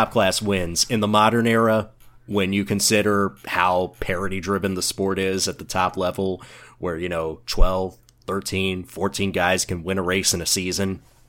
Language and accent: English; United States; Oh, just because I'm the American who lives in the Southeast, just because that I have to get to NASCAR coverage.